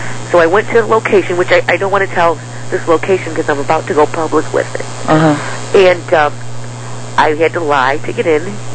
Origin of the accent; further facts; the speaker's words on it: Chicago, Illinois, United States; I'm an entrepreneur from Chicago